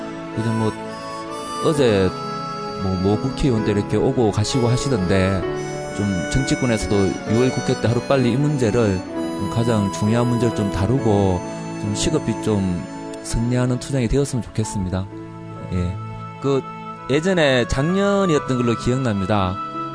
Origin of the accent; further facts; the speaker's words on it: Gyeongju, North Gyeongsang, South Korea; 저는 경주에서 온